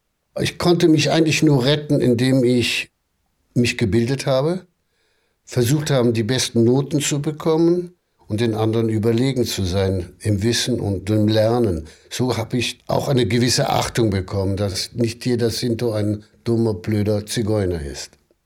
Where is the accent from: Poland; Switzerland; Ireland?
Poland; Lublin, Lublin Voivodeship; born there; Ich wurde in Lublin im Ghetto geboren.